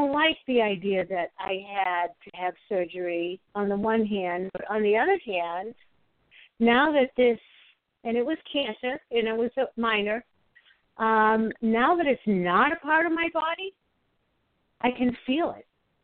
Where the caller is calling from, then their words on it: Arizona, United States; from Arizona.